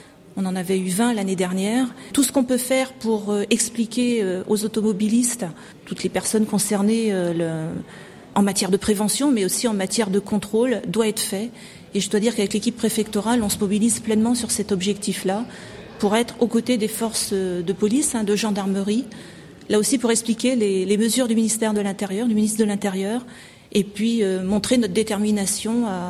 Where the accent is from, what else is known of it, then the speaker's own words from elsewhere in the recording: Brittany, France; Je suis bretonne et je suis vraiment très touchée de tous ces témoignages de sympathie.